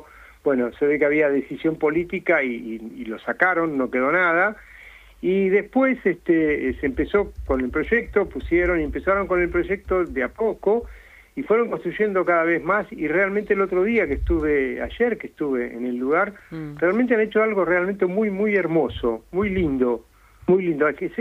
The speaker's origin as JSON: {"language": "Spanish", "region": "Buenos Aires", "country": "Argentina", "tie": "born or raised there", "said": "Somos de ahí, de Parque Patricios, de siempre."}